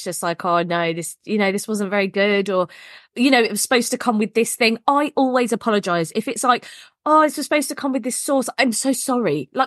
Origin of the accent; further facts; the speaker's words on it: United Kingdom; It's the curse of being British is saying thank you constantly.